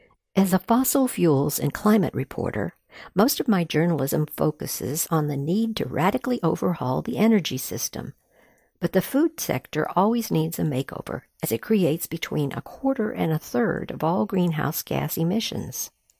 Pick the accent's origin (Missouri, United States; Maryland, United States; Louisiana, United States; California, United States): Maryland, United States; Baltimore; In my hometown of Baltimore, a quarter of all people live in food deserts